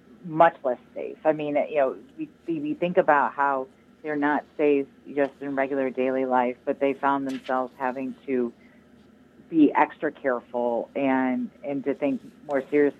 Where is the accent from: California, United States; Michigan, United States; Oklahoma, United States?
Michigan, United States; I grew up in Michigan, but I started my career in Arkansas